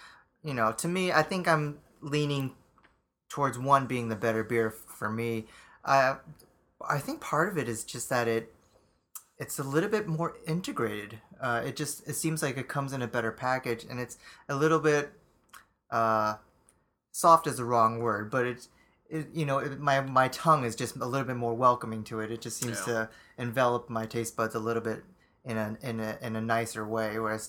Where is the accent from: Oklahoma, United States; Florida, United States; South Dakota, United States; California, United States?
California, United States; And I'm from California, and so I have a West Coast bias.